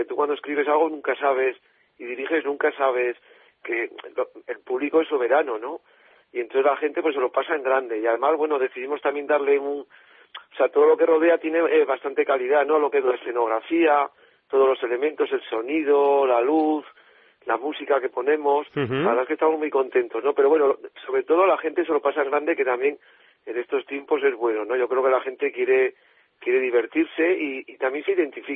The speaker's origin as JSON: {"language": "Spanish", "town": "Tudela", "region": "Navarre", "country": "Spain", "said": "aunque bueno, yo soy de Tudela, pero jamás."}